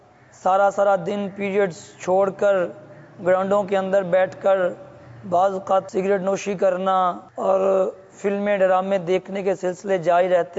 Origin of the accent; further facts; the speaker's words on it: Gujranwala, Punjab, Pakistan; میرا تعلق گجرانوالا شہر سے ہے۔